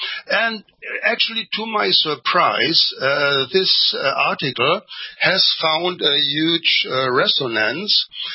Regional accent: Germany; now in Brazil; as I live in Brazil. When I grew up in Germany, West Germany, there was always the living example

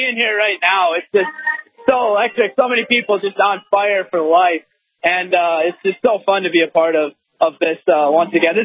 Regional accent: Aberdeen, South Dakota, United States; I'm from Aberdeen, South Dakota, but I'm here with the University of Mary.

